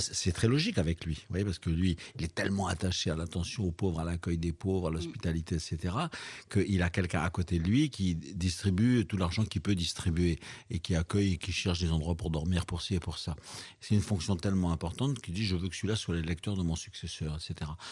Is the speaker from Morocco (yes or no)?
yes; Morocco; born there; D'abord, je suis né au Maroc.